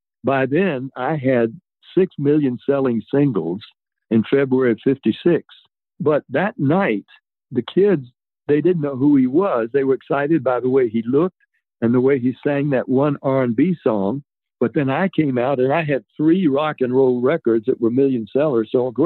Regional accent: Nashville, Tennessee, United States; I was from Nashville.

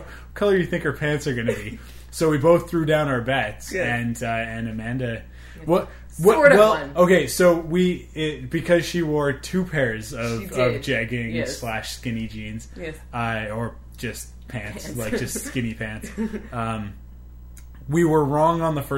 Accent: Canada; he loves Canadians. Oh, yeah. So, you know

